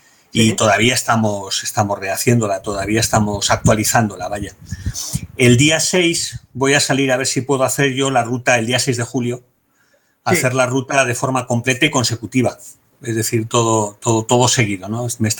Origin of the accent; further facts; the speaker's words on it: Bilbao, Basque Country, Spain; yo soy de Bilbao y allí tengo la cuadrilla